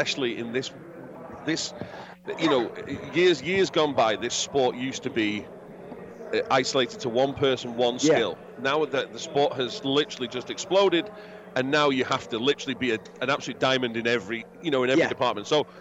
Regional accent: United Kingdom; I'd never been to one of these things before because I'm a British person.

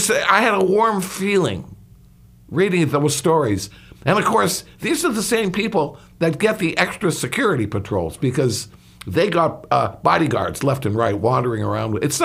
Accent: Chicago, Illinois, United States; I look at the clash between, for instance, in my hometown of Chicago, and that nutmare that they got there that's absolutely ruining a beautiful city

